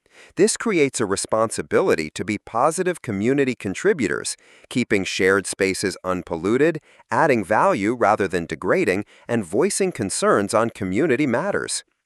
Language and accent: English; Walterboro, South Carolina, United States; Growing up in Walterboro, South Carolina, I witnessed firsthand the stark reality of America's forgotten towns. Once thriving communities like mine now stand as monuments to economic abandonment